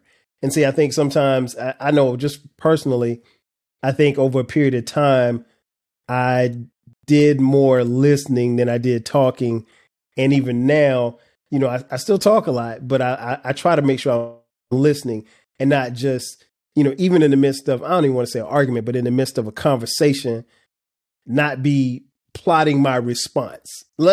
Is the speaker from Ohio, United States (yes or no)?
no; South Carolina, United States; So she's from Compton and I'm from South Carolina. So it's like two different worlds.